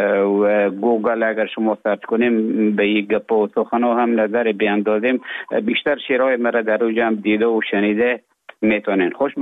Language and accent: Persian; Afghanistan; moved away as an adult; also born or lived in Russia; now in Finland; من در افغانستان بودم. بعد از ای که از افغانستان طالبو آمدن، به اوج گذاره ما کمک مشکل بود و آمدم به طرف های روسیه و از روسیه آمدم به ایجه بفنلا.